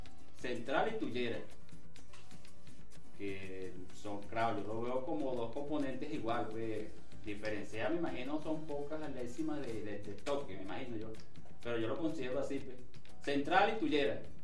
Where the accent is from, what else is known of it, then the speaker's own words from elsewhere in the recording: Guárico, Venezuela; vengo del estado de Guárico, municipio Juan Germán Rocio